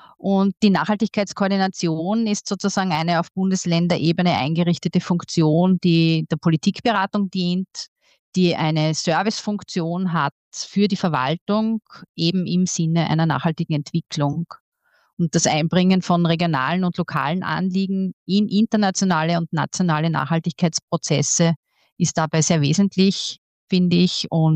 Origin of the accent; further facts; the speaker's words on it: Styria, Austria; Letztlich im Sommer 2024, also letztes Jahr im Sommer, bin ich dann mit meiner Familie zurück in mein Heimatbundesland gekehrt und fungiere eben seit Mitte September letzten Jahres als Nachhaltigkeitskoordinatorin im Amt der Steiermärkischen Landesregierung.